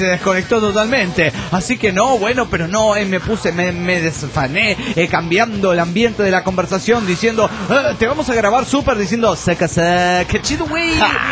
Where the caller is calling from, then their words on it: Córdoba, Argentina; de Córdoba, Argentina.